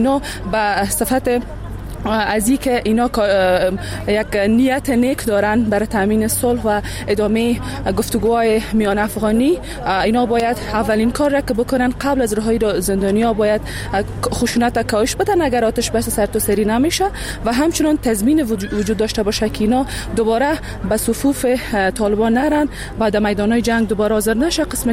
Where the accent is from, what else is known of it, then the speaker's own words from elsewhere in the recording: Baghlan, Afghanistan; از بغلان آمدیم.